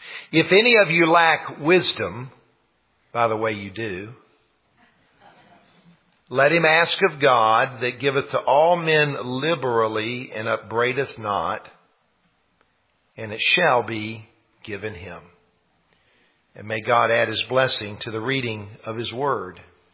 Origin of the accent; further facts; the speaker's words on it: South Carolina, United States; I didn't grow up in South Georgia. I grew up in South Carolina, but I used to go down there all the time to see my grandparents